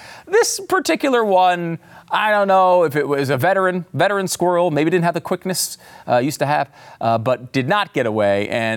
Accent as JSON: {"language": "English", "region": "Connecticut", "country": "United States", "tie": "born or raised there", "said": "I grew up in Connecticut. You know, I didn't have to do farm life. I never had chickens on my property."}